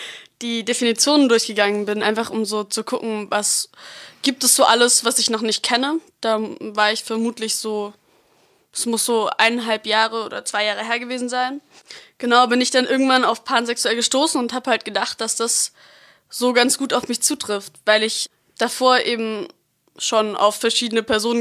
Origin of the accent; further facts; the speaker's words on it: Freiburg, Baden-Württemberg, Germany; bin 16 Jahre alt, ich lebe seit ich geboren bin in Freiburg und bin Schülerin an der Paula-Fürst-Schule.